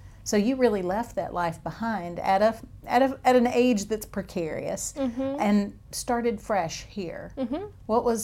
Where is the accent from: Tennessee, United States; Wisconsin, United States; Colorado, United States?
Tennessee, United States; Okay, I grew up near Oak Ridge, Tennessee.